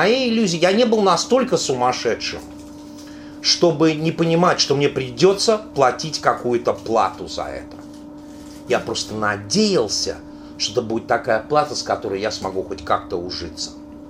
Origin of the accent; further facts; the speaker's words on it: Russia; born there; вообще я в оригинале родился в России